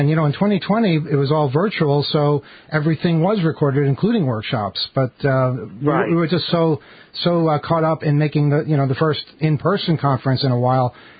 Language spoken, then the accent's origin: English; Queens, New York, United States; I grew up in Queens, too.